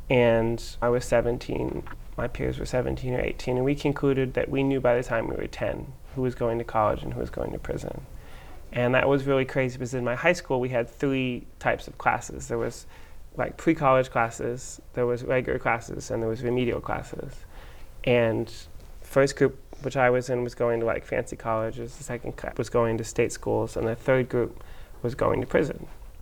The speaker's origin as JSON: {"language": "English", "town": "Ann Arbor", "region": "Michigan", "country": "United States", "tie": "born or raised there", "said": "I grew up in Ann Arbor, Michigan, and I have two brothers."}